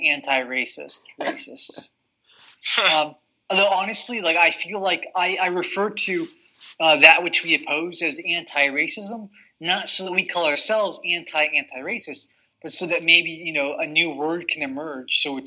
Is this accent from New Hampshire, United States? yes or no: yes; New Hampshire, United States; born there; I was born in 1987 in New Hampshire.